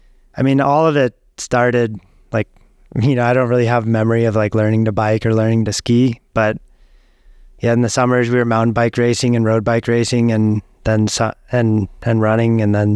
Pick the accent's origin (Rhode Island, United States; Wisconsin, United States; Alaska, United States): Alaska, United States; Fairbanks; Well, I grew up in Fairbanks, Alaska, and Fairbanks, maybe because of where it's located, the isolation, and just like the amazing outdoors that are available there.